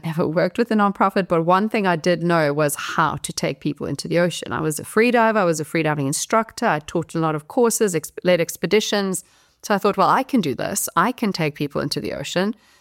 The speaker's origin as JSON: {"language": "English", "country": "South Africa", "tie": "born or raised there", "said": "I grew up in South Africa in the 80s with a politically very aware family."}